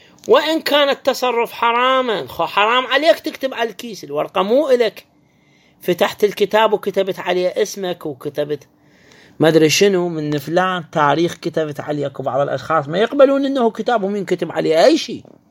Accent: Iraq; يعني عندنا في العراق.

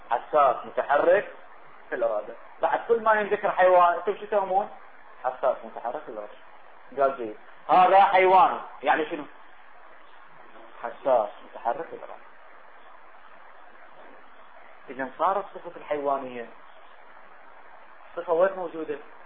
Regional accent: Iraq; احنا عندنا بالعراق طبيب عيون، طبيب صدرية، طبيب قلبية

